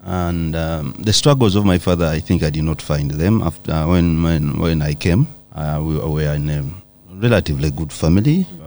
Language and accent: English; Mubende, Central Region, Uganda; Yes. Mm. That's where I've been up to now. Mubende.